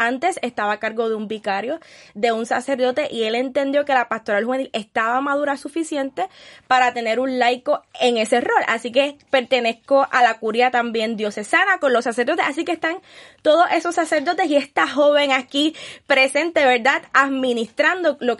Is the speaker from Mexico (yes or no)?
no; Puerto Rico; Los que saben cómo somos los puertorriqueños, ustedes saben que nos encanta, ¿verdad?, ser alegres, ser activos y mostrar lo que somos.